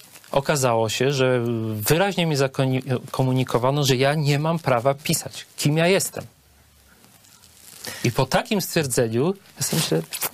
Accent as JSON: {"language": "Polish", "town": "Tarnów", "region": "Lesser Poland", "country": "Poland", "moved": "yes", "lives_now": "Poznań, Poland", "said": "Ja nie jestem poznaniakiem, nie wszedłem w pewne środowiska, nie miałem właśnie, tak jak w parku, gdybym nie wyjechał z Tarnowa, być może ten park w Tarnowie ciągle by był punktem odniesienia."}